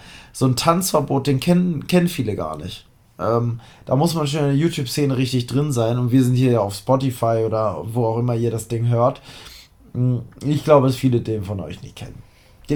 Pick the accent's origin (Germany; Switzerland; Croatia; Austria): Germany; Harz; Also ich bin ja aus dem Harz.